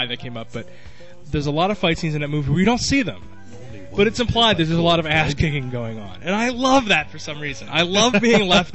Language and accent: English; United Kingdom; I'm British. I know how to queue.